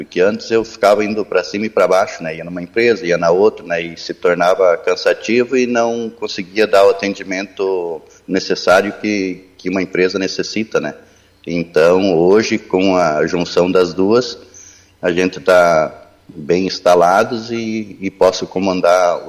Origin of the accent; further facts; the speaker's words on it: Mondaí, Santa Catarina, Brazil; now in Palmitos, Brazil; esse ano vai fazer 18 anos que estou em Palmitos. Eu sou natural de Mondaí.